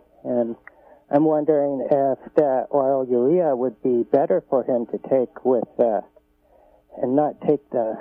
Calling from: Whitethorn, California, United States; I'm from Whitethorn.

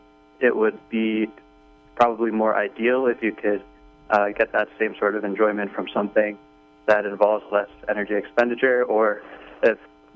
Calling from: Utah, United States; Hi, this is a caller from Utah again.

